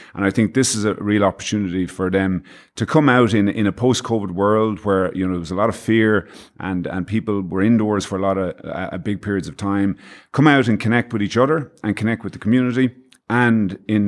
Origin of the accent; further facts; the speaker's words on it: Munster, Ireland; I'm from County Clare, which is the step dancing mecca of the world, as you know.